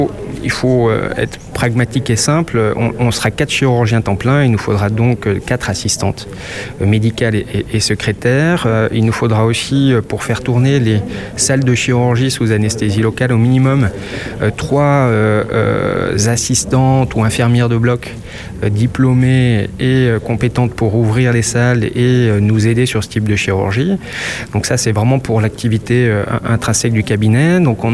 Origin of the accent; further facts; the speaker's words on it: Saint-Étienne, Auvergne-Rhône-Alpes, France; Pourquoi je suis revenu à Saint-Étienne? D'une part, je suis stéphanois, j'y ai fait mes études.